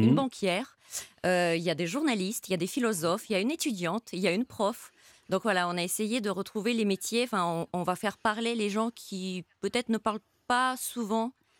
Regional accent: Ukraine; je suis née en Ukraine, j'ai grandi en Ukraine

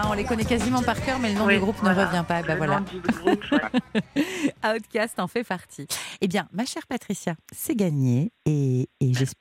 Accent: Toulouse, Occitanie, France; Non, mais j'ai grandi à Toulouse, alors c'est pour ça, je fais la maligne.

